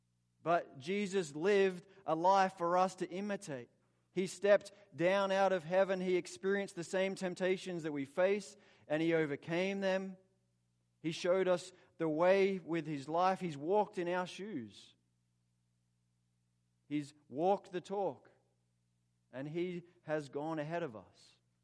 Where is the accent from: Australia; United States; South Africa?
Australia; As an Australian, we can't walk on water. Australians don't walk on water.